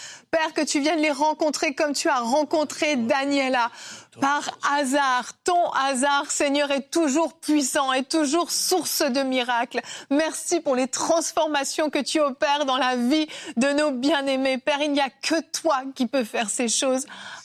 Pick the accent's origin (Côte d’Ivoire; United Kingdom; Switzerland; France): Côte d’Ivoire; chez nous, en Côte d'Ivoire, nous avons des plantes médicinales traditionnelles.